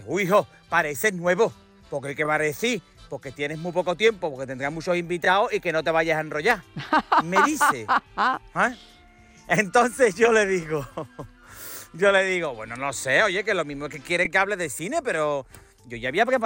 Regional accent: Andalusia, Spain; Mi pueblo es el Silicon Valley sevillano.

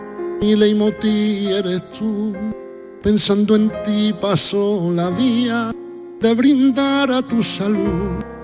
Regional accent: Algeciras, Andalusia, Spain; yo soy de Algeciras.

